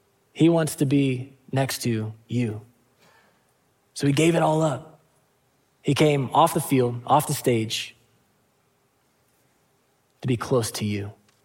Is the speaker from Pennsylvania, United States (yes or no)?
yes; Pittsburgh, Pennsylvania, United States; And you know, I'm from Pittsburgh